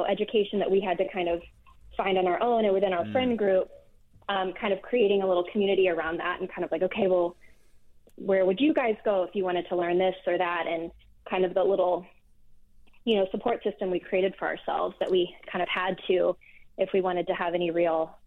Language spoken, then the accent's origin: English; Midwest, United States; growing up in the Midwest in the mid-90s, very much in the core of abstinence-only education